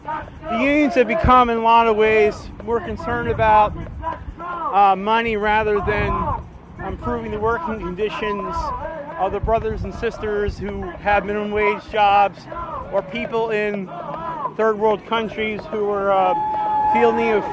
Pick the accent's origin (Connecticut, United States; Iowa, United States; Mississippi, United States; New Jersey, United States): New Jersey, United States; I came up from New Jersey for the rally, actually, and I'm having a really good time.